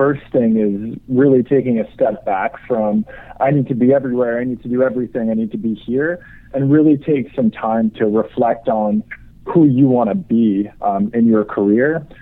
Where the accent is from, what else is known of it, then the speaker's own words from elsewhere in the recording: Canada; I'm Canadian, so I can opt out of political discussions.